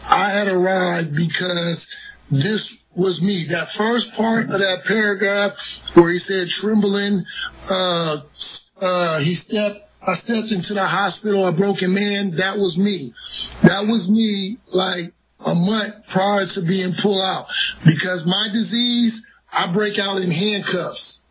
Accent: Vallejo, California, United States; now in Sacramento, United States; I was born and raised in Vallejo and lived there for 31 years before, migrating to, Sacramento

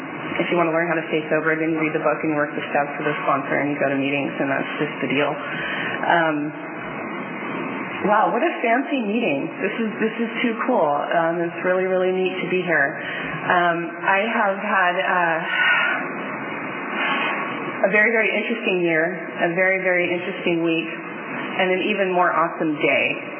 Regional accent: Visalia, California, United States; And I am from Fresno originally, from Visalia originally. I grew up here

